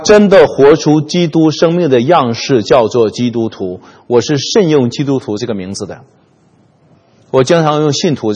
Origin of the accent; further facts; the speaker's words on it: China; 我们中国人有句话叫做以己度人呢